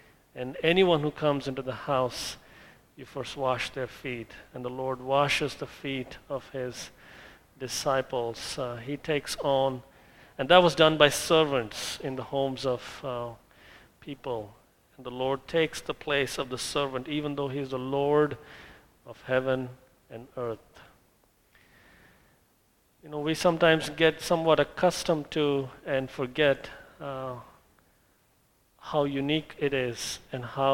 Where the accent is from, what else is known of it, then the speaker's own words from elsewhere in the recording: India; I grew up in India, and I was literally worshiping the idols